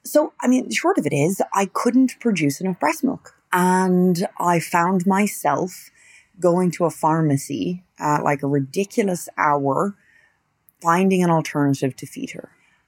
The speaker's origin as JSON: {"language": "English", "country": "Ireland", "said": "Maybe it's me being an Irish Catholic woman."}